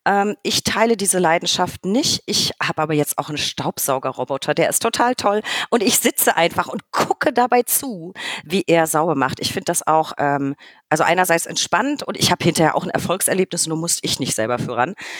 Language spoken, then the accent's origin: German; Bavaria, Germany; ich als Franke